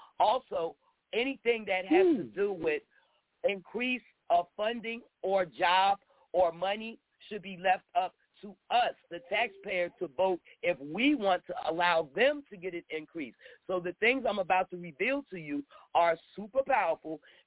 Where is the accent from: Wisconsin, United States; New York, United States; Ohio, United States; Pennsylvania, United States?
Pennsylvania, United States; Philadelphia; now in Florida, United States; For instance, in Florida where I'm at, and by the way, I'm from Philadelphia, free Philly, that be me, hashtag 215 represent.